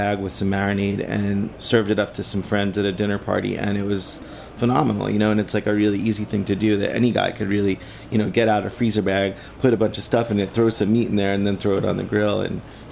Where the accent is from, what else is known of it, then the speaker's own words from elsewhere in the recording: New York, United States; moved away; also born or lived in Portland, United States; I moved out from New York, which is where I'm from, out to Portland, Oregon in the early 90s.